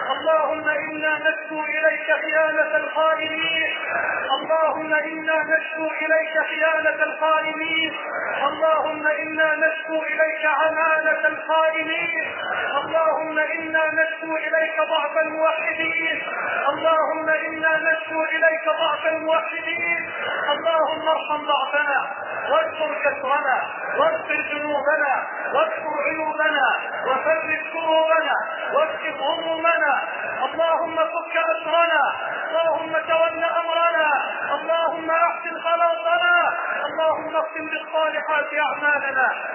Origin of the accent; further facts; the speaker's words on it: Egypt; اللهم اجعل بلدنا مصر واحة للامن والامان